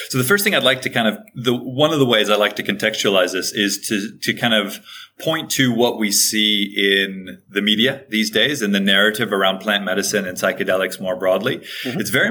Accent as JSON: {"language": "English", "region": "Hawaii", "country": "United States", "tie": "born or raised there", "said": "I grew up in Hawaii, and you know, that's a pretty magical place."}